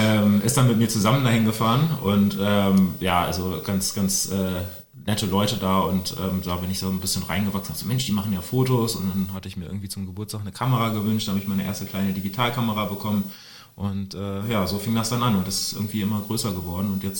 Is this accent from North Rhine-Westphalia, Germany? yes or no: no; Celle, Lower Saxony, Germany; born or raised there